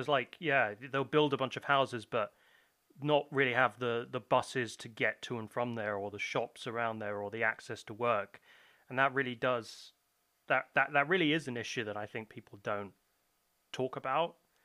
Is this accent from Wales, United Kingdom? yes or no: no; London, United Kingdom; But I remember going back, and I can mock the people there because I am from London.